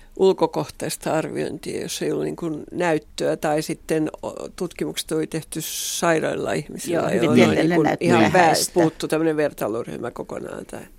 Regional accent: Southwest Finland, Finland; kokemuksen pohjalta mä oon varsinais-suomalainen

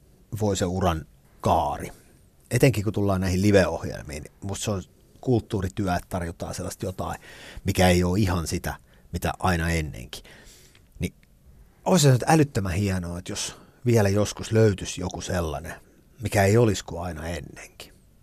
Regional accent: Salo, Southwest Finland, Finland; Mä olen Salosta alun perin.

